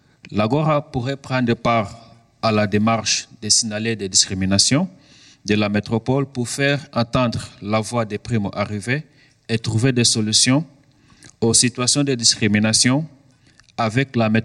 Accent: Angola; Je suis angolais

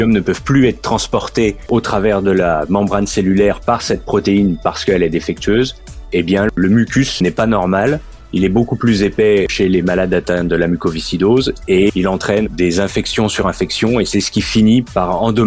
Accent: Beaune, Bourgogne-Franche-Comté, France; Alors moi, je suis de Beaune, en Bourgogne.

